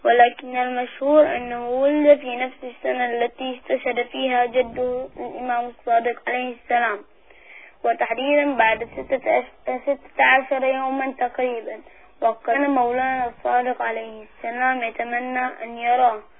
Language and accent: Arabic; Bahrain; من البحرين، عمري 11 سنة.